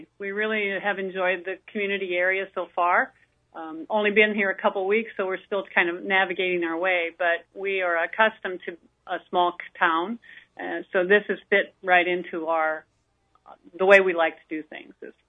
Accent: Green, Iowa, United States; Well, I was born in Mason City, Iowa, and raised in Green, Iowa.

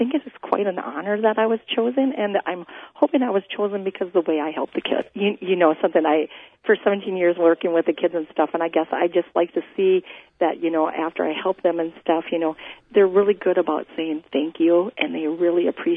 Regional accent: Stephenville, Wisconsin, United States; I grew up in Stephenville, Wisconsin, and I actually went to school at Medford High School.

